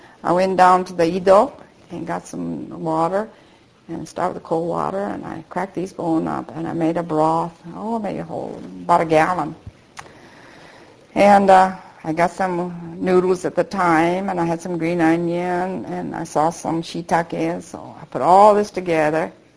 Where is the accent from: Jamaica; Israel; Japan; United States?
Japan; English is a second language; moved away; but I want to take you to Japan, my home country, and I want you to meet my mother.